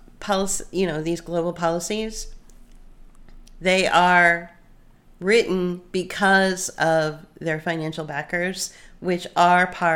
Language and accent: English; United States; And because we're Americans, and I'm not Chinese, and I'm not Australian, and I've never lived in the UK, we're Americans.